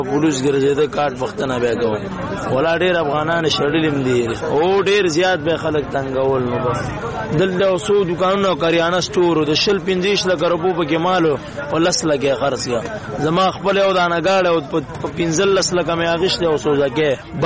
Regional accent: Laghman, Afghanistan; د افغانستان د لغمان ولایت

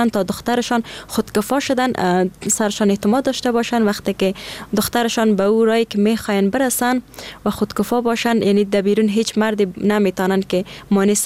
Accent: Afghanistan; یگانه مشکلی که ما افغانا داریم همین شرایط است.

